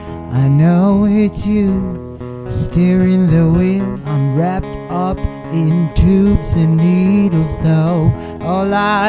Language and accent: Hebrew; Elishiv, Central District, Israel; אני בן 33. אני ממושב אלישיב, שבעמק חפר.